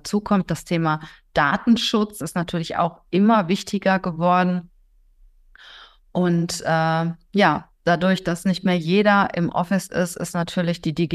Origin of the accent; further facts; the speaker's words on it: Cologne, North Rhine-Westphalia, Germany; Ich bin ja Kölnerin